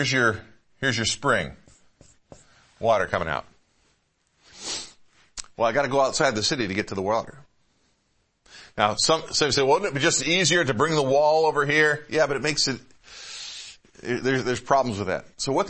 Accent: Ballston Spa, New York, United States; born there; I was born in Ballston Spa, New York. Nobody else in this room born in Ballston Spa, New York.

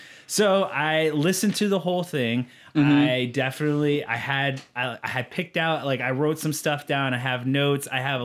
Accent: Arizona, United States; I grew up on an Indian reservation. I'm Native American, and that's why I love Arizona. That's why I started this thing, was for the fact that this is my home.

